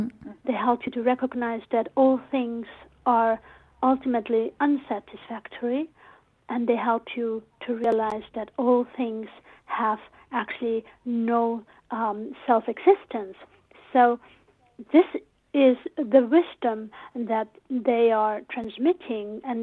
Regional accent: Switzerland; as you know, I did not grow up in Tibet. I grew up in Switzerland, mm-hmm. and so I carry the two worlds in within me.

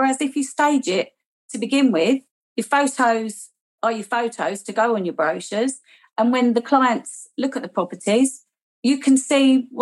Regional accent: London, United Kingdom; now in Kent, United Kingdom; I'm in Kent. I'm from London. I'm in Kent

